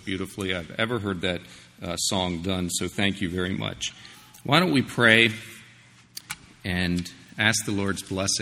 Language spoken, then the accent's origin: English; Westminster, Maryland, United States; And it's great to be in Maryland, which is my home state. And I grew up in Westminster